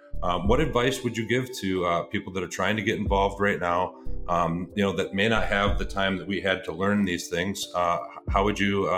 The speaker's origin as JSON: {"language": "English", "region": "Michigan", "country": "United States", "tie": "born or raised there", "also_born_or_lived": "Colorado", "said": "I was out in Colorado. I lived out there for 13 years. I grew up here in Michigan, lived out there for 13 years."}